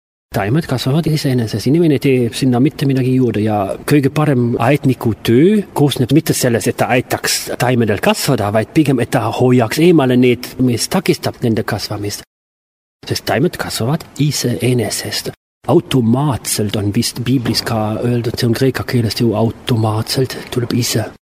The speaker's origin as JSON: {"language": "Estonian", "country": "Belgium", "second_language": "Estonian", "said": "Minu kodumaal on Belgias"}